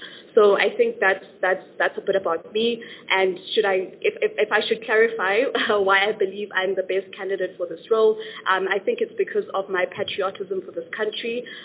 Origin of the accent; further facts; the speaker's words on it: South Africa; born and bred in South Africa, very patriotic about my country.